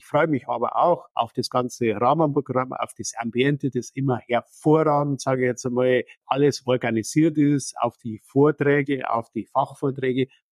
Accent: Bavaria, Germany; ich bin ja dort aufgewachsen in der Region. Wir waren ja bis zum Mauerfall, waren ja wir Grenzregion.

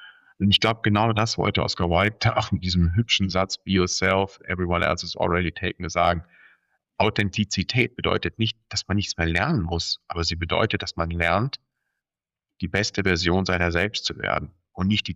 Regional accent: Baden-Württemberg, Germany; als ich damals einst im Schwäbischen, im Schwabenland, wo ich herkomme, politisch aktiv wurde. Da hieß es zunächst einmal, ich soll doch erst einmal Schwäbisch lernen.

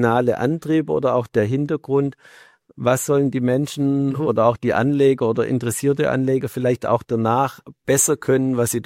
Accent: Baden-Württemberg, Germany; accent: Swabian; deshalb auch mein schwäbischer Akzent. Ich bin ursprünglich auch aus der Nähe von Stuttgart.

